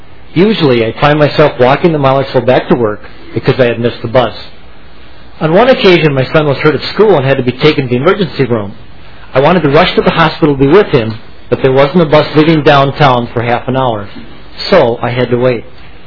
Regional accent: St. Cloud, Minnesota, United States; I'm from St. Cloud.

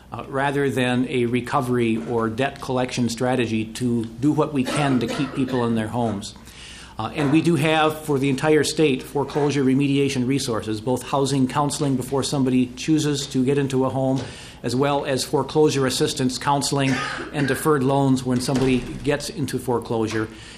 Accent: Rochester, Minnesota, United States; also born or lived in Detroit Lakes; I was born in Detroit Lakes, grew up in Rochester, and went to school at St. John's, and then graduated in law school at the University of Minnesota

